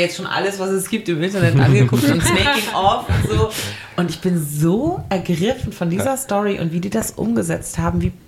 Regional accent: Baden-Württemberg, Germany; Und ich komme ja aus dem Schwarzwald

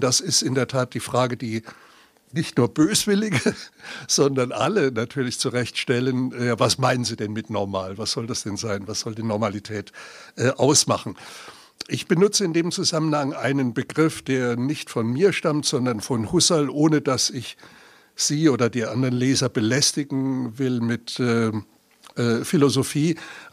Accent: Ludwigshafen, Rhineland-Palatinate, Germany; ich stamme ja aus Ludwigshafen, wie Sie gehört haben

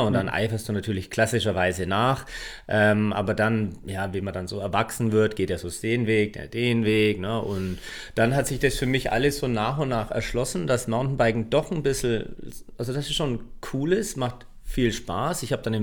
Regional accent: Bavaria, Germany; now in Rosenheim, Germany; Ich bin eher klassischer Franke.

